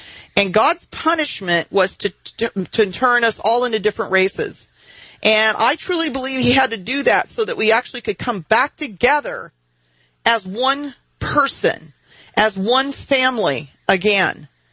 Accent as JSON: {"language": "English", "region": "Texas", "country": "United States", "said": "For instance, I'm from Texas, and we all love chicken fried steak."}